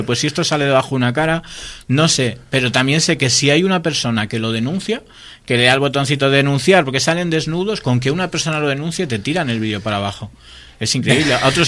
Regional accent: Laredo, Cantabria, Spain; pues yo soy de Laredo, yo también, pues cómo no nos conocemos y tal.

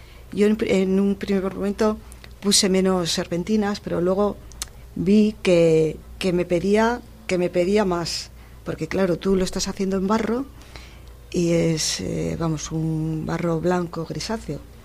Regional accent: Laredo, Cantabria, Spain; soy de Laredo

